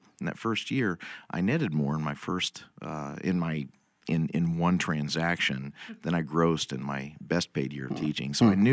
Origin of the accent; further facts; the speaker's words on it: Illinois, United States; I'm from East Central Illinois.